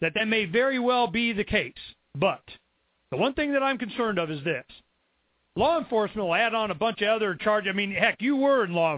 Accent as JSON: {"language": "English", "region": "Florida", "country": "United States", "tie": "born or raised there", "said": "Okay, now I'm from Florida as a kid, and I know the Seminole Indians was a Florida tribe."}